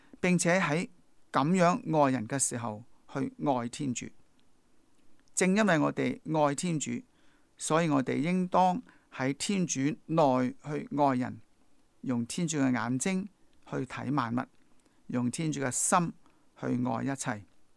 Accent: China; 特别是我们中国人所说的智、仁、勇三大德

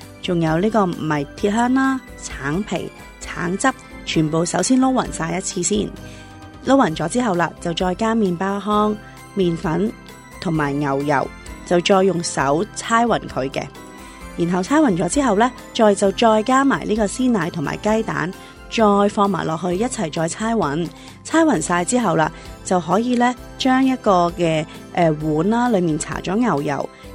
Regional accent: Hong Kong; 虽然我们是香港人和很近澳门

